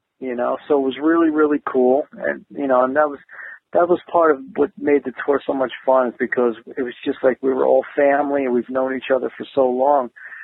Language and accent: English; New Jersey, United States; We're both from New Jersey